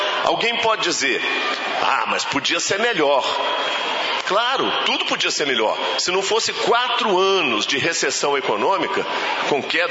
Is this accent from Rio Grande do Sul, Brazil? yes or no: no; Minas Gerais, Brazil; Nós nascemos em Minas, mas somos mineiros